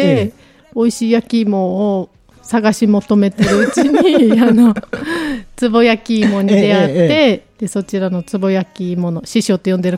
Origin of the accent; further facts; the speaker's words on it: Okinawa, Japan; born there; 私は沖縄県生まれの38歳、はい、娘が2人います。